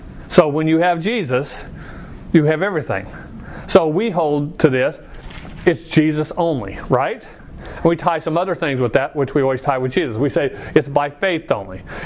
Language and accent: English; Chandler, United States; Now, when I was growing up in the Baptist church, one of the things that I think we actually used to have this outside the building on the church, the little red brick church there in Chandler, First Baptist Church of Chandler